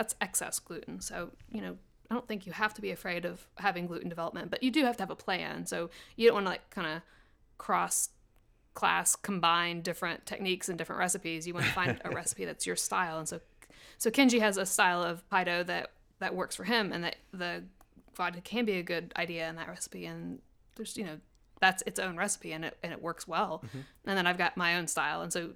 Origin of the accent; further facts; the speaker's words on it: the South, United States; I'm from the South.